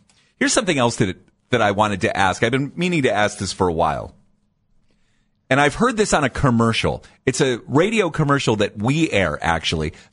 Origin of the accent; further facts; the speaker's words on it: Ohio, United States; So when I was growing up on the farm, like where I'm from, I grew up in Tuscarawas County.